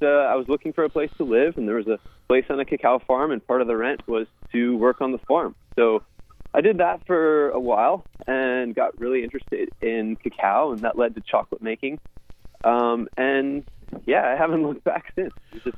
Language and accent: English; Singapore; I surfed a long time. I grew up in Singapore, and then I surfed a long time in Indonesia.